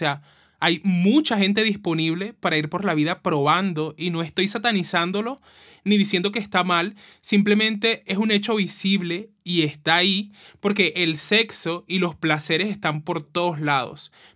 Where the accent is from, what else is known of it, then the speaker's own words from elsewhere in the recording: La Guajira, Colombia; en lugares como de donde yo soy, Costa, Guajira, hay mucho machismo